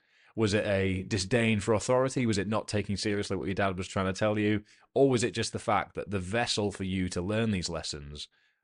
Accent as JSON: {"language": "English", "region": "Scotland", "country": "United Kingdom", "tie": "born or raised there", "said": "we are both from Scotland, born in Scotland, have spent our upbringing in Scotland, but do not in any way, shape or form sound like we are from here."}